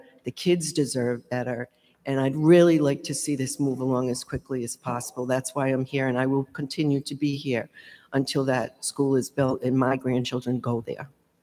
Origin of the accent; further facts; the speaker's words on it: Warwick, Rhode Island, United States; I'm born and raised in Warwick, returned to Warwick with my family.